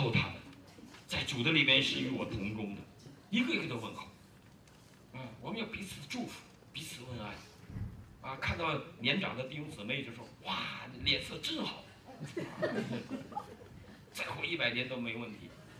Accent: China; 我今天讲到你们也会听得出来我是大陆来的吧？

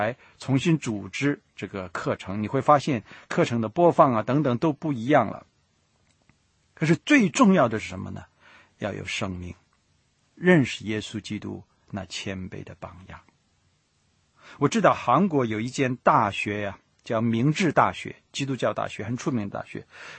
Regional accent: Shandong, China; 我是山东人，我常觉得山东人呢很直啊，

